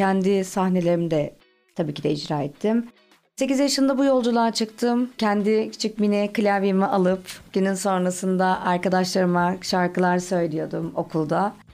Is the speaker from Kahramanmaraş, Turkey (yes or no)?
no; Edirne, Turkey; born there; Öncelikli olarak Trakya kızıyım. Edirne doğumluyum.